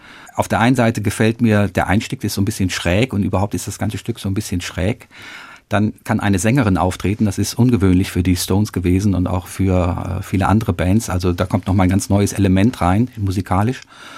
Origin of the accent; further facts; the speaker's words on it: Bonn, North Rhine-Westphalia, Germany; Und zwar bin ich ja in Bonn aufgewachsen